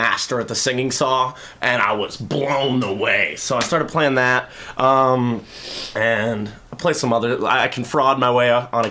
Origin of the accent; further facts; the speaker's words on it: Gainesville, Florida, United States; moved away; So I'm from Gainesville, Florida, but I moved here, Florida. What, 2 years ago now?